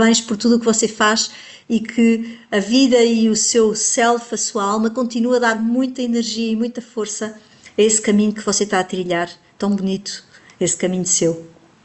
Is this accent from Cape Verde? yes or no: no; Portugal; Como portuguesa que sou e descendente de seres. De antepassados que fizeram parte desse caminho